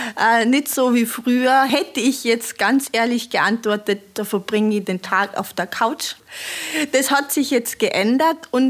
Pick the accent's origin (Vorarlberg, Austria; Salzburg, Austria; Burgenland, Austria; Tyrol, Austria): Tyrol, Austria; bei uns in Tirol